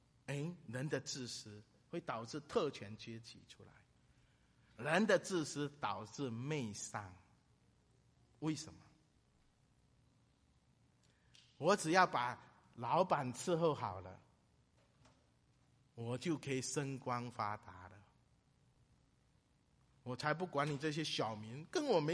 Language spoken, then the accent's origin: Chinese; China; 我们在大陆长大的人都知道